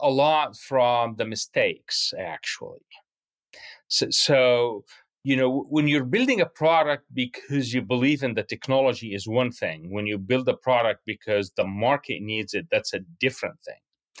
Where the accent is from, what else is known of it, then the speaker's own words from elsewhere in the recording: Cairo, Cairo Governorate, Egypt; You know, growing up in Cairo is just the amount of history in that part of the world is just unbelievable.